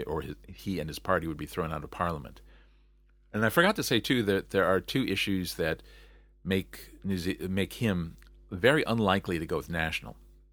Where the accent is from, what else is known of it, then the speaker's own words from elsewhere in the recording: United States; it's something that I don't personally have any connection to as an American